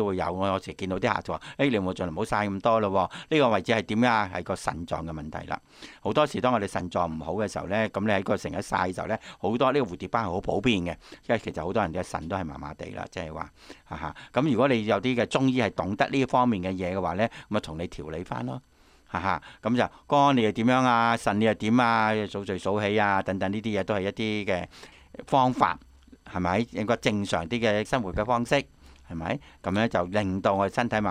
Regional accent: China; 其實我哋中國人有句説話：老而離堅，老當益壯。

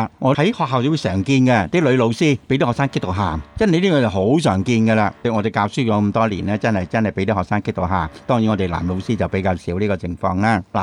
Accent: China; 我觉得应该始终唔单止我哋系中国人啊

